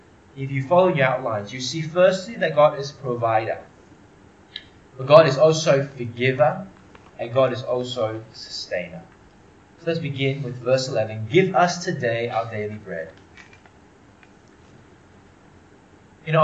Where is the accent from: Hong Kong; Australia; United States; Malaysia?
Malaysia; And I'm Malaysian Chinese, and that's two cultures that love their bargains.